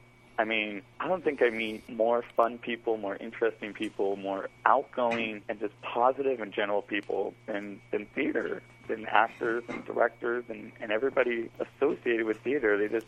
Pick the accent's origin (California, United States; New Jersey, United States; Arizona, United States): California, United States; Santa Rosa; Well, I grew up in Santa Rosa. I've moved around a few times, but I've always stayed in Santa Rosa.